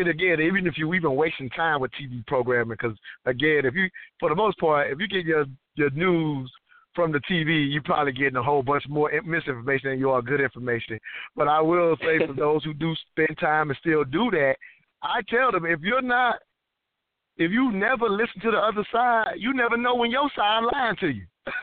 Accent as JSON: {"language": "English", "region": "South Carolina", "country": "United States", "tie": "born or raised there", "said": "I grew up in South Carolina. All I knew was Martin Luther King."}